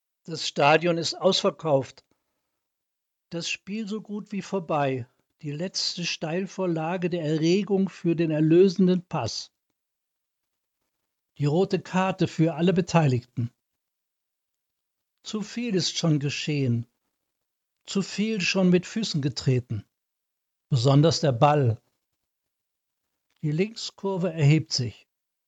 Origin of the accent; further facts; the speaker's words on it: Kassel, Hesse, Germany; born there; Ich komme aus Kassel, bin dort geboren, während des Zweiten Weltkriegs.